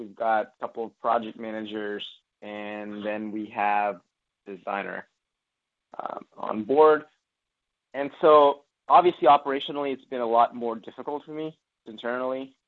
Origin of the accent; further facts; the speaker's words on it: Memphis, Tennessee, United States; also born or lived in Knoxville, Tennessee; I moved to Knoxville, Tennessee for a little bit. And then now I'm back to my hometown of Memphis, Tennessee.